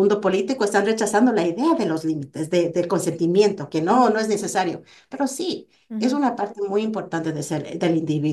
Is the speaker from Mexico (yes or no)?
no; Ecuador; yo crecí, yo soy ecuatoriana, yo crecí en una familia muy latina